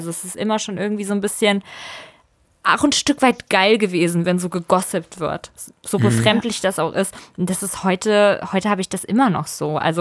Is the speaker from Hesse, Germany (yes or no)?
yes; Kassel, Hesse, Germany; ich bin groß geworden in der Vorstadt von Kassel, ist kein Dorf in dem Sinne, ist halt eine Kleinstadt, aber trotzdem ist es wie ein Dorf